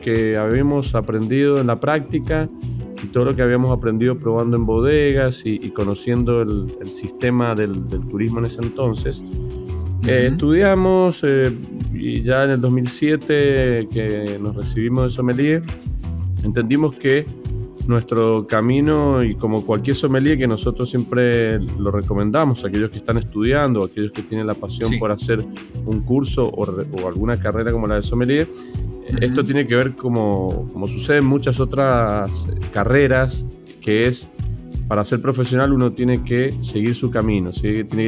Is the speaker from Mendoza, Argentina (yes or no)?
yes; Mendoza, Argentina; Bien, como mendocino que mencionaste vos